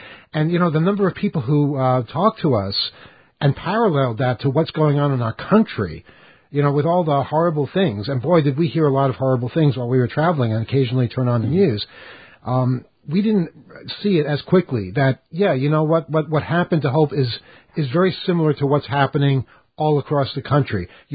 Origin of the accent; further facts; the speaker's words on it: New York, United States; while I'm a European citizen and I switch to European as soon as I get on the plane, I readily admit I'm from New York.